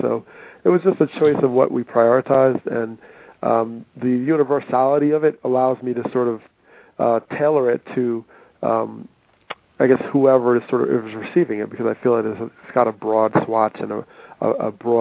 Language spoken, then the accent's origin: English; Teaneck, New Jersey, United States; growing up in Teaneck, New Jersey, which was committed to diversity and integration and harmony, was that, yes, you're from this walk of life, African American in my case